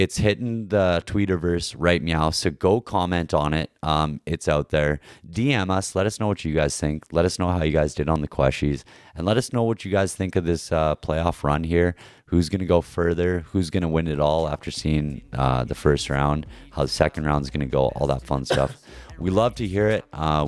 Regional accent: Canada; But I am so Canadian, and I love Canada so much.

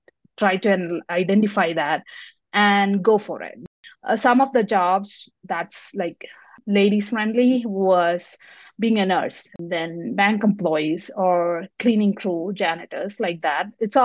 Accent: Kerala, India; English is a second language; I grew up in India, a small state called Kerala. We have like oceans all over and one side mountains. It would be some similar to Florida. And so humidity, beaches. So I grew up in Kerala, India.

